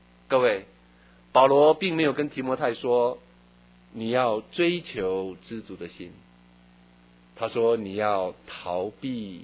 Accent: Taiwan; moved away as an adult; now in United States; 是我从台湾来美国的时候，一个纸箱一个皮箱

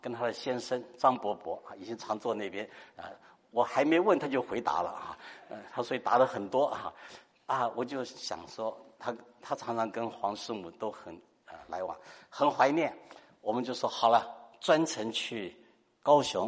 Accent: Fuzhou, Fujian, China; 因为他忘了我是福州人哈

